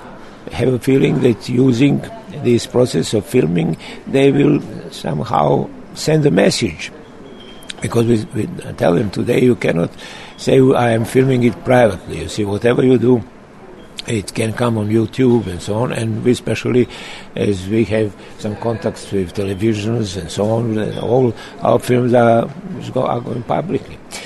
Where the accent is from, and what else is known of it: Novi Sad, Vojvodina, Serbia